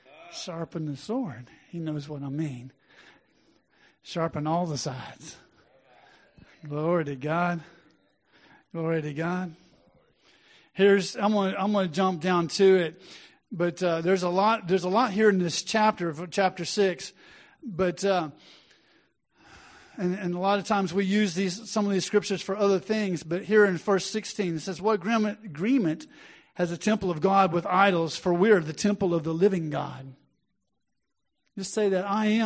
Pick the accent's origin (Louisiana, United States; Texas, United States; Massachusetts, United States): Texas, United States; I'm from Texas, so it's easier to say walk in.